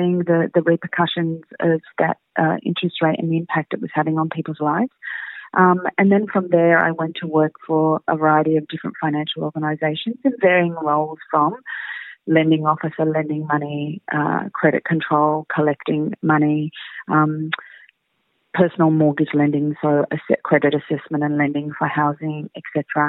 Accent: Melbourne, Victoria, Australia; also born or lived in Asia / London; I was born and bred in Melbourne, Port Melbourne actually, and I've lived in Melbourne all of my life, with the exception of a 5-year stint in Asia, where I lived and worked for 5 years, and a 3-year stint in London and Europe. But Melbourne is definitely home

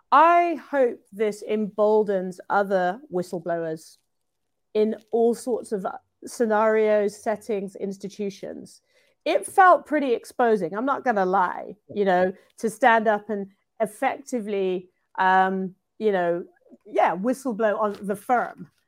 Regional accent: United Kingdom; I'm British, but he wouldn't have counted me in his, you know, doom and gloom forecasts

